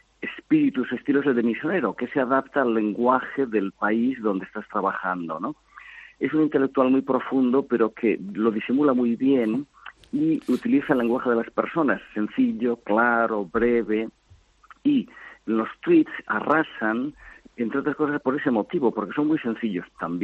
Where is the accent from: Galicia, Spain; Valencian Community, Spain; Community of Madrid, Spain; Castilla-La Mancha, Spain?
Galicia, Spain; yo soy gallego